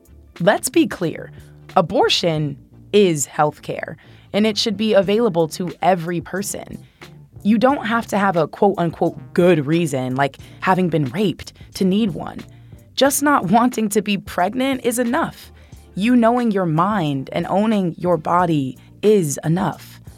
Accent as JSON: {"language": "English", "town": "Oakland", "region": "California", "country": "United States", "tie": "born or raised there", "said": "My hometown, the city of Oakland, shout out to Yay Area"}